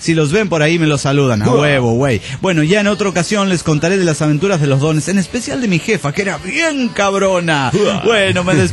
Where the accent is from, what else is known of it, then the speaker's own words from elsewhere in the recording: Guadalajara, Jalisco, Mexico; en realidad soy de Guadalajara, pero me expandí